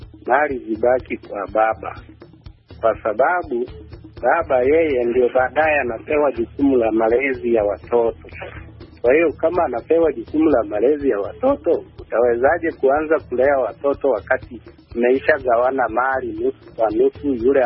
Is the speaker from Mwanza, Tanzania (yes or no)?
yes; Mwanza, Tanzania; natokea Mwanza, Tanzania.